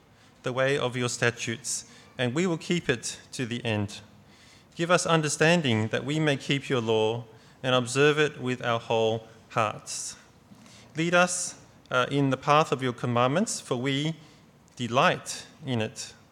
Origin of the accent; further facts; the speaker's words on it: Australia; I grew up in Australia